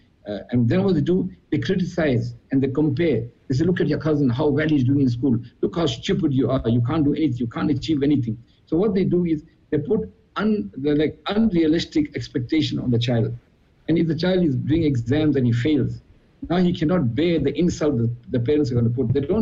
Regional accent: South Africa; this person introduced me, that I'm from South Africa

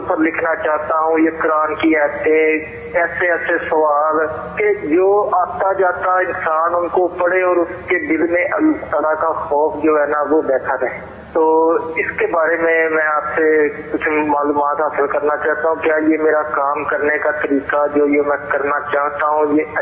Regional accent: Gujranwala, Punjab, Pakistan; میں گجرا والے کا رہنے والا ہوں.

